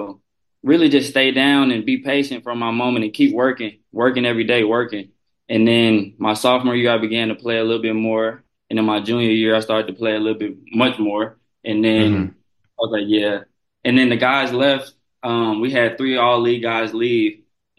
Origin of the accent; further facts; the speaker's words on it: Nashville, Tennessee, United States; I'm from Nashville. I might as well go to Florida.